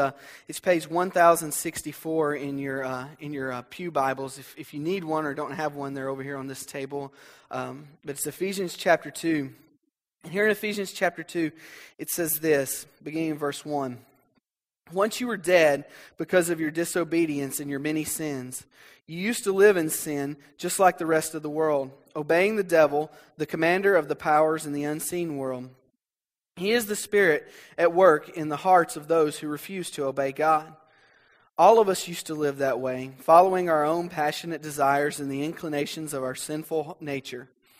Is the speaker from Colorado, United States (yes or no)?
no; Alabama, United States; you'll hear my accent. I can't cover it up. I'm from North Alabama. All right, I grew up on a farm. I try to hide it, but it's there.